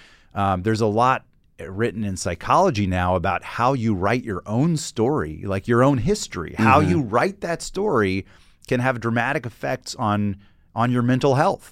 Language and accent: English; Atlanta, Georgia, United States; so I grew up in Atlanta, but I went to summer camp up in North Carolina in the mountains.